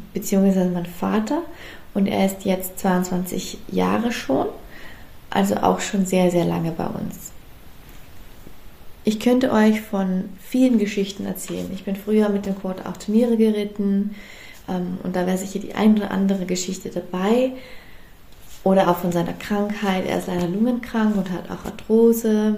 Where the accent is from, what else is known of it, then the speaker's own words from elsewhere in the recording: Austria; Und ich komme aus Österreich.